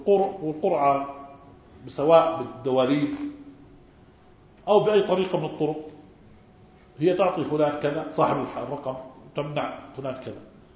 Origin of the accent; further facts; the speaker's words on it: Algeria; يقول بعض المشايخ عندنا في الجزائر